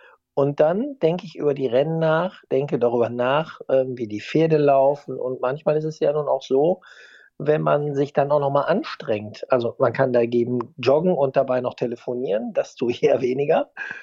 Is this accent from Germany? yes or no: yes; Rhineland, Germany; Ich bin ja Rheinländer